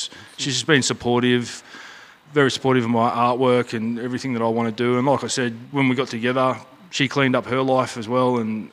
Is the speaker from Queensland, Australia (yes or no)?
yes; Coolangatta, Queensland, Australia; I'm from Walgarookaba mob. So I'm Murray from North Queensland. That's where I grew up in the Tweed and like Coolangatta area. Most of my family's from Townsville